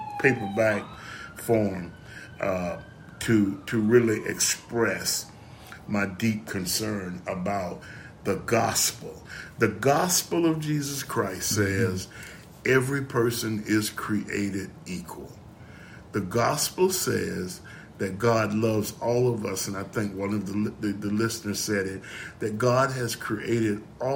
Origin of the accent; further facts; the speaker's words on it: Florida, United States; And we were raised in Florida